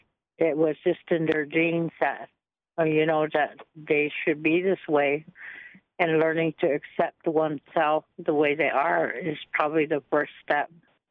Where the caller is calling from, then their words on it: Wombly, South Dakota, United States; I'm calling from Wombly, South Dakota.